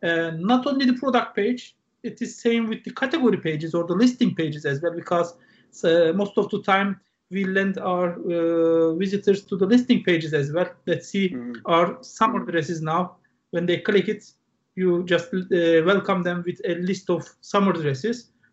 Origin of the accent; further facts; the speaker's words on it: Istanbul, Turkey; now in United Kingdom; We have offices in Dubai, Paris, Berlin, here in UK, and in Istanbul, in my hometown